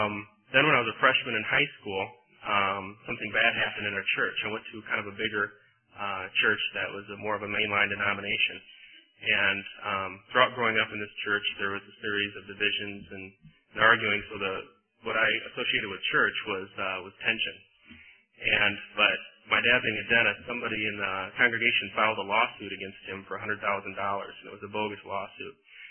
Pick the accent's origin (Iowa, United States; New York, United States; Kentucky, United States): Iowa, United States; Eagle Grove; And I grew up in Eagle Grove, and that's north central Iowa. And a lot of people ask, where's that? And it's pretty small.